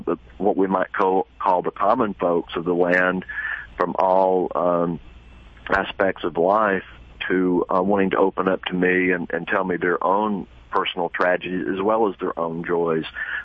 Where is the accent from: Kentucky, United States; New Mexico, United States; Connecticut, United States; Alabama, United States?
Alabama, United States; Fort Payne; from Oklahoma back to where I was born and raised in Fort Payne, Alabama, which is one of the stockades